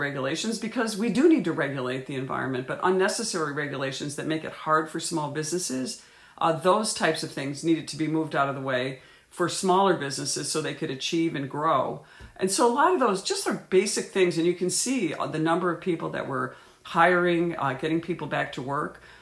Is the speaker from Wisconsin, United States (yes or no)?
no; New York, United States; as a New Yorker, I remember just being exasperated with, you know, the policies of New York State